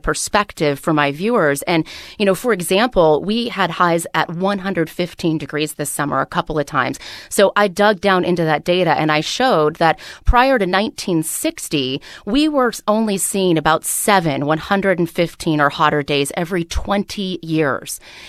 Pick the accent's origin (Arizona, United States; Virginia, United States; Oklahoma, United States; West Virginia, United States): Arizona, United States; Phoenix; I was seeing the changes that were happening in my hometown of Phoenix